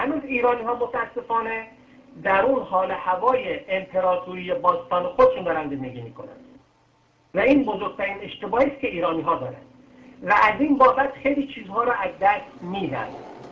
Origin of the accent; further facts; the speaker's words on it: Ahvaz, Khuzestan, Iran; بنده هم به عنوان یک عرب احوازی موظف هستم در مورد کشورم،